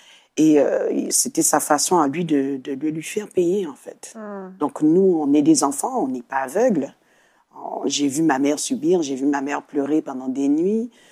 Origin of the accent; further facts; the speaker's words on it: France; now in French Antilles; Donc, c'est vrai que j'ai grandi en France, donc j'avais des petits camarades de classe et tout.